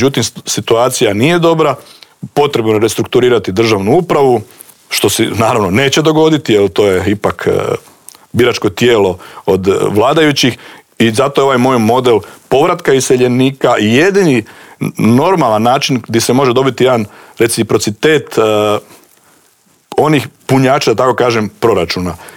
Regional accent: Croatia; Kod nas u Hrvatskoj, znao sam ponavljati kako mi imamo svoje nekakve standarde, odnosno navike

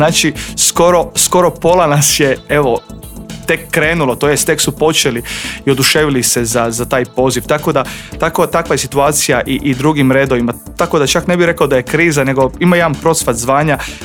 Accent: Pregrada, Krapina-Zagorje County, Croatia; dolazim iz Pregrada, iz jednog malog mjesta u Zagorju.

